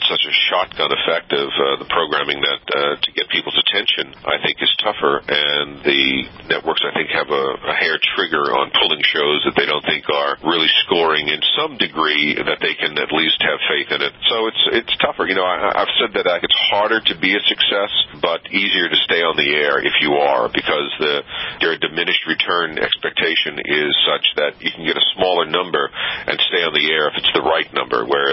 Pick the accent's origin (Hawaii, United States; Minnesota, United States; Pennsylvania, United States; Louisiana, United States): Louisiana, United States; New Orleans; when you're born and raised in New Orleans, I think you have to play music.